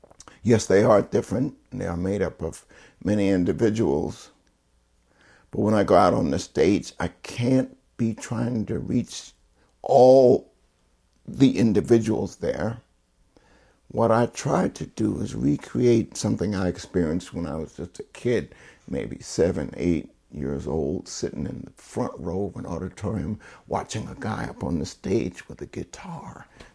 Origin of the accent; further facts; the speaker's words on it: Scotland, United Kingdom; Well, I'm actually Scottish.